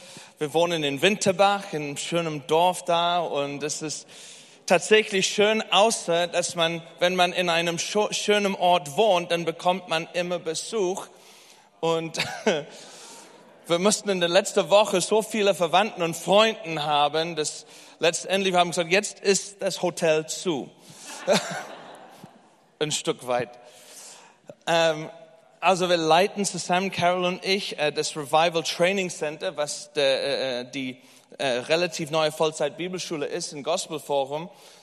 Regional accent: England, United Kingdom; German is a second language; also born or lived in United States; now in Germany; Also ich komme ursprünglich aus England.

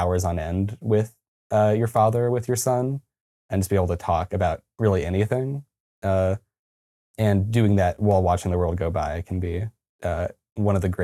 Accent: Provo, Utah, United States; my experience of growing up in Provo

